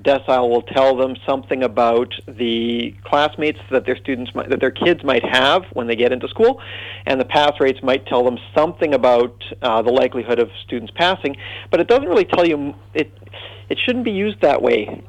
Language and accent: English; Canada; that I grew up with in Canada